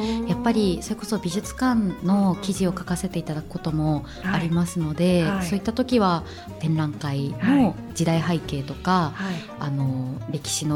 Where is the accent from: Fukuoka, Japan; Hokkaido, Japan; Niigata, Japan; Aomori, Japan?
Aomori, Japan; Hachinohe; born there; 八戸生まれてよかったなといつも思ってます